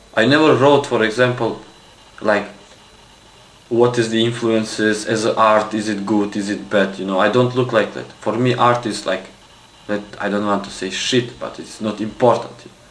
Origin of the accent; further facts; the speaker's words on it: Kosovo; English is a second language; moved away as an adult; also born or lived in Istanbul, Turkey; I am originally from Kosovo. I born there, but I moved to Istanbul, Turkey, when I had 18 years, and I was away some 7 years, even more.